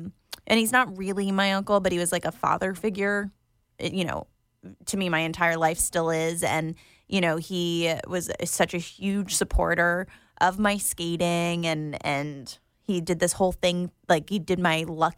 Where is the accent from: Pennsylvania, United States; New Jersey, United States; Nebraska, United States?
Pennsylvania, United States; Philadelphia; born there; and I was born in Philly.